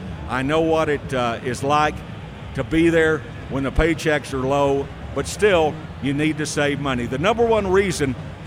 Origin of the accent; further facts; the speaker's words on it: Texas, United States; you know I'm a guy from Texas, and they say Texans talk so slow.